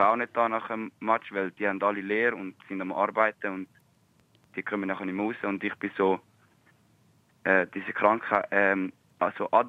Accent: Italy; German is a second language; Es ist eigentlich so Tradition bei uns in Italien, ist das Tradition.

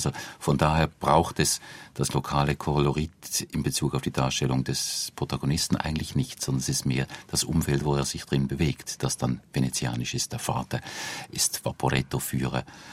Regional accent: Basel, Basel-Stadt, Switzerland; wir sind beide Basler, wollen das ja nicht verleugnen

